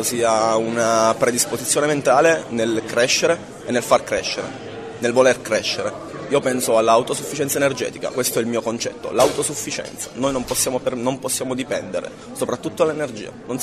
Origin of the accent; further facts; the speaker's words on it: Pescara, Abruzzo, Italy; Vengo da Pescara